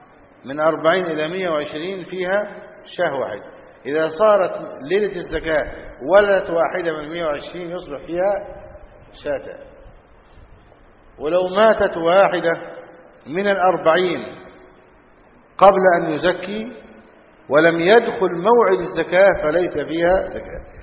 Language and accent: Arabic; Egypt; بعض الناس عندنا في مصر